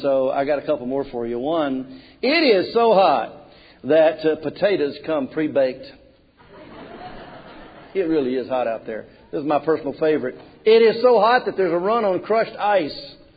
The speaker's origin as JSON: {"language": "English", "town": "Memphis", "region": "Tennessee", "country": "United States", "tie": "born or raised there", "moved": "yes", "said": "I was born and raised in Memphis, and it really, really gets hot down there."}